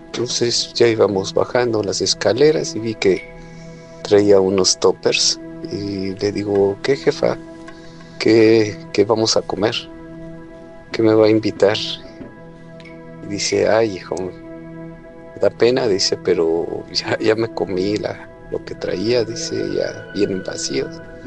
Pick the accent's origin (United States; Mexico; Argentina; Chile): Mexico; now in Middle East; yo soy de México y me encuentro en Medio Oriente.